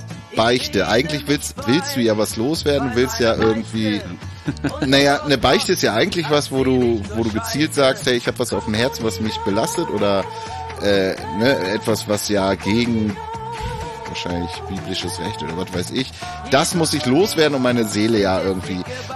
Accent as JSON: {"language": "German", "region": "East Germany", "country": "Germany", "said": "Ich komme aus dem Osten, Alter."}